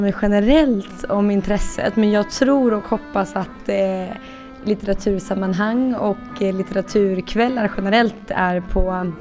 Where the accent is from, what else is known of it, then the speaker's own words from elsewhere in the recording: Stockholm, Stockholm County, Sweden; jag är uppenbarligen född i Stockholm, är från Stockholm